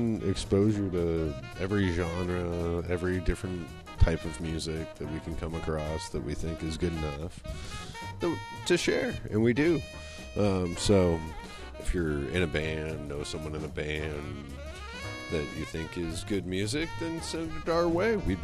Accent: United States; I'm from the United States, so I'm used to saying it that way.

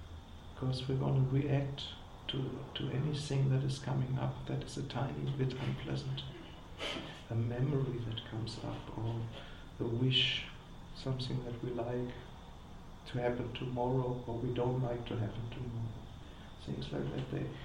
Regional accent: Germany; English is a second language; I grew up with bread in Germany.

